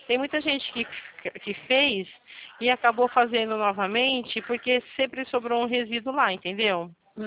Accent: Rio Claro, São Paulo, Brazil; eu também sou de Rio Claro e trabalho aqui em Santa.

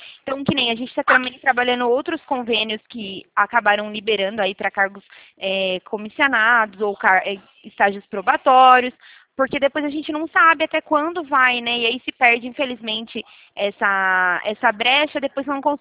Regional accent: Araras, São Paulo, Brazil; eu sou da cidade de Araras, do interior de São Paulo, um pouquinho longe.

